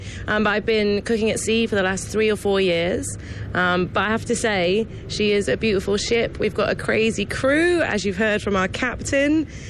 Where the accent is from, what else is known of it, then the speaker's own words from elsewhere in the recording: West Midlands, United Kingdom; I am from Shropshire, and I'm actually the only British crew member.